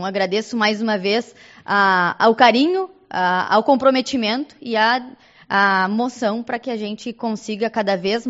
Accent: Santana do Livramento, Rio Grande do Sul, Brazil; now in Uruguaiana, Brazil; Sou de Santana Livramento, então vivo na fronteira desde que nasci

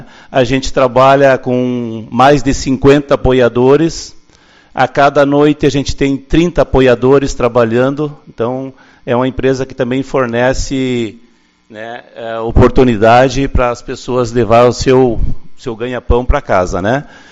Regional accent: Ronda Alta, Rio Grande do Sul, Brazil; moved away as an adult; now in Uruguaiana, Brazil; proprietário da Orion Clube. Né? Sou natural de Ronda Alta. Cheguei em Uruguaiana em 87, fui sargento temporário do Exército por 5 anos.

